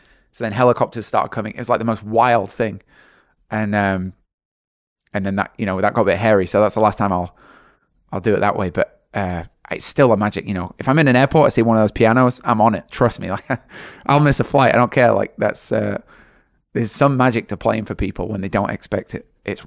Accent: England, United Kingdom; I'm English, right?

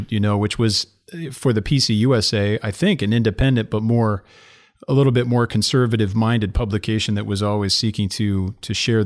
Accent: Illinois, United States; I grew up in the Presbyterian Church USA in Illinois, as far as the denomination goes, I grew up in a very conservative local church.

